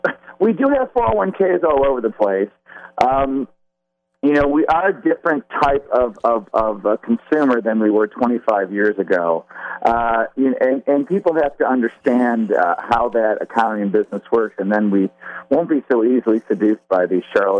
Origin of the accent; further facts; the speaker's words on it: Michigan, United States; because I'm from Michigan, so I know a few